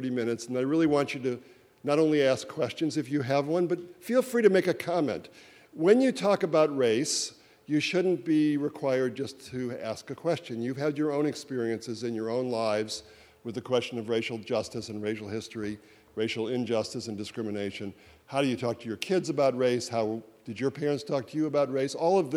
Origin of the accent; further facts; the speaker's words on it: Baltimore, Maryland, United States; So you mentioned Baltimore. So I'm from Baltimore, and I've been traveling a lot, talking about my book.